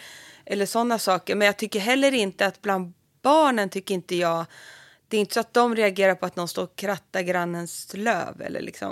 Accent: Alnö, Västernorrland County, Sweden; Nej, jag är från Alnö utanför Sundsvall.

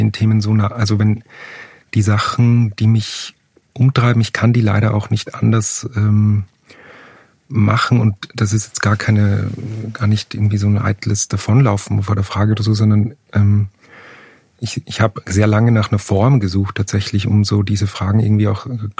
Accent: Upper Austria, Austria; Ich meine, ich komme aus Oberösterreich, das ist jetzt nicht die... ich hatte wahnsinnig viele Probleme mit der deutschen Sprache, weil das ist für mich so künstlich wie Englisch. Ich bin mit einem Dialekt aufgewachsen

